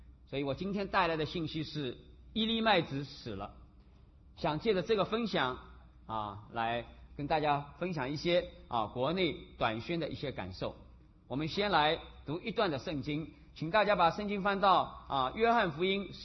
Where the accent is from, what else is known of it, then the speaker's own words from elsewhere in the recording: Shanghai, China; 那在我的老家上海形势稍微好一点